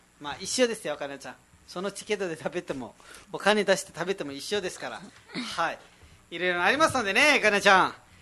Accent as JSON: {"language": "Japanese", "country": "Nepal", "second_language": "Japanese", "lives_now": "Japan", "said": "まあ、ネパール人なのでネパールでも あの、ある程度、その文化に従ってやらないといけないので"}